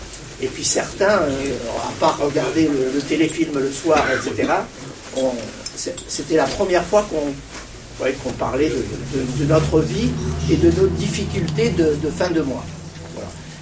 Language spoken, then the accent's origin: French; Tournemire, Occitanie, France; parce que je suis de Tournemire.